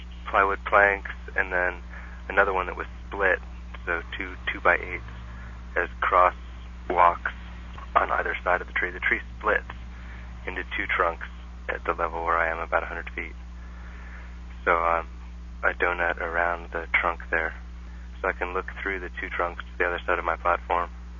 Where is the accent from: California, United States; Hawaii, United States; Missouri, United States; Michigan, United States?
California, United States; Pebble Beach; born there; I was born right here in the Monterey area. I was born in Pebble Beach Community Hospital, actually.